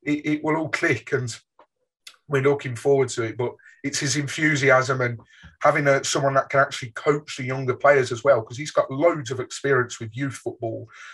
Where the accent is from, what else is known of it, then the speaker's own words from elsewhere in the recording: Birmingham, West Midlands, United Kingdom; Obviously, I grew up in Birmingham and so did